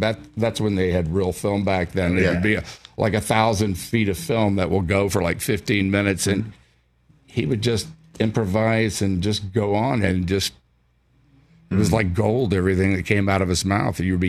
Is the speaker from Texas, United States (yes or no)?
yes; Houston, Texas, United States; My brother was in it, and I drove his car up to Montana, and I was fresh from Houston. Still had turnip leaves on my shoulders